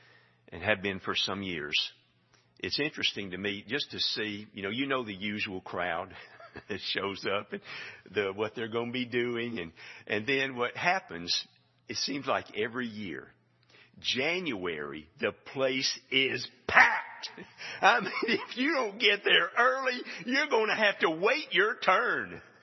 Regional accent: Hartsel, Colorado, United States; I grew up in Hartsel and in a house that my great grandfather built in 1900.

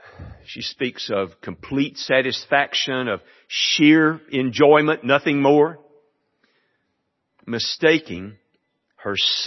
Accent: Alabama, United States; I grew up in hunting in Bankhead Forest

